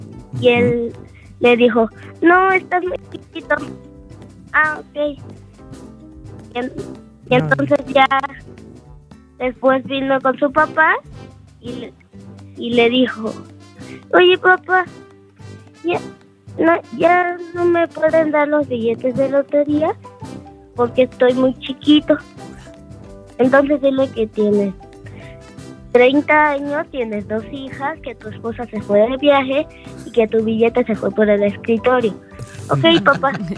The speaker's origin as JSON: {"language": "Spanish", "country": "Mexico", "said": "De México."}